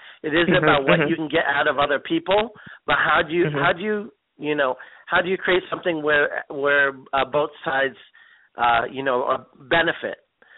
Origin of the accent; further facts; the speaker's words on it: Philadelphia, Pennsylvania, United States; I'm from Philly. Texas? I was in D.C. for a little bit, you know, so, but mostly Philadelphia.